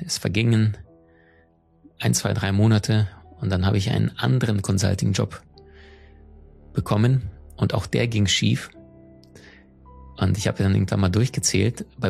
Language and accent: German; Crimea, Ukraine; also born or lived in Siberia; ich komme aus dem Ausland. Ich bin in Sibirien geboren. Ich bin in der Ukraine, auf der Schwarzmeerinsel Krim aufgewachsen. Und ich bin in sehr, sehr großer Armut aufgewachsen.